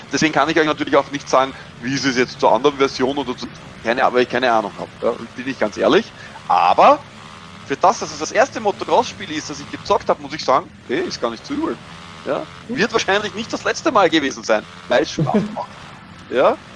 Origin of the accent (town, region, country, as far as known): Austria